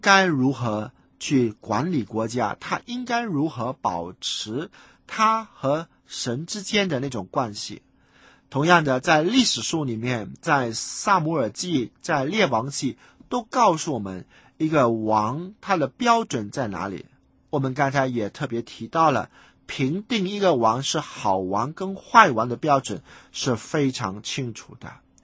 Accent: China; 那是我们中国人所固有的一个思想。所以我们的历史呢，是在一个封闭的系统里面不断的轮回，不断的去循环。

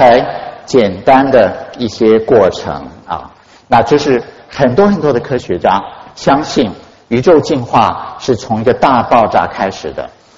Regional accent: Taiwan; 我小时候在台湾长大

